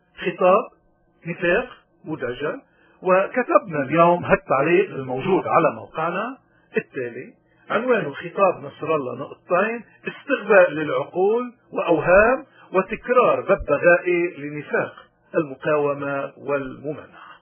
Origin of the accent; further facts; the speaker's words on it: Lebanon; مين اللي حكي ومين اللي هامنا نحن كلبنانيين، لأنه فعلا بيهينونا